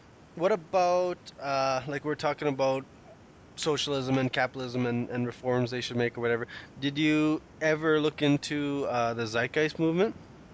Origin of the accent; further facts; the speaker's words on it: Canada; for me, I grew up on a reserve